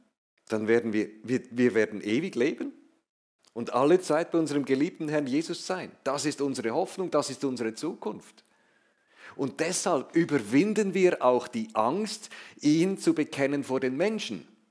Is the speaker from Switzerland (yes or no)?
yes; Switzerland; ich bin Doppelbürger. Ich bin Schweizer, aber das zählt nicht mehr lange.